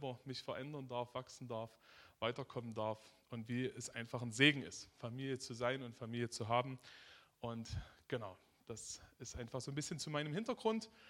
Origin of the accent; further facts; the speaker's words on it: Aue, Saxony, Germany; Bin aber nicht ursprünglich hier aus der Gegend, sondern man hört es immer noch ein bisschen. Wir kommen aus Sachsen, aus dem Erzgebirge, vielleicht kennt jemand Aue.